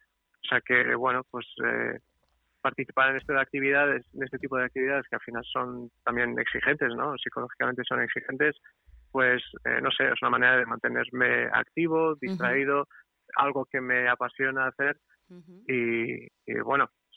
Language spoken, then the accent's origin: Spanish; Portugal; Spanish is a second language; moved away as an adult; now in San Sebastián, Spain; en realidad soy un enfermero portugués, que en 2009 se vino a vivir a Donosti por trabajo.